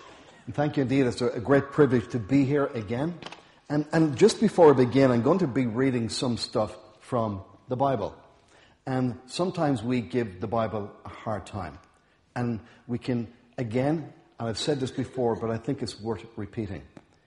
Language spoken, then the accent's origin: English; Enniscorthy, Leinster, Ireland; originally I'm from Enniscorthy in County Wexford. So for those footballers among us, I'm known as a yellow belly.